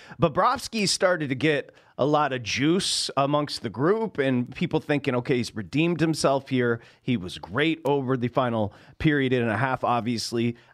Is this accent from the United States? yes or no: yes; Detroit, Michigan, United States; If you like the sport like I did growing up in Detroit, you heard the same names, okay?